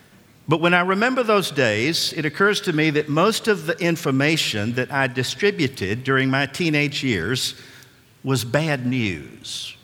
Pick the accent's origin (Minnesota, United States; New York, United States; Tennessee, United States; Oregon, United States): Tennessee, United States; Nashville; When I was a teenager growing up in Nashville, I took a job at age 14 as a paper boy.